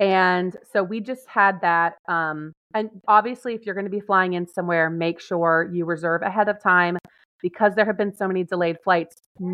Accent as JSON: {"language": "English", "region": "Florida", "country": "United States", "tie": "born or raised there", "said": "I was born and raised in Florida, but I have never seen one."}